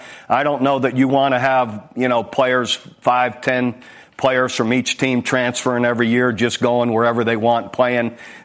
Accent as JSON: {"language": "English", "town": "Youngstown", "region": "Ohio", "country": "United States", "tie": "born or raised there", "also_born_or_lived": "Iowa", "said": "growing up in Youngstown, Ohio, a steel mill town, going through my experiences of playing at Iowa and then all my coaching experiences"}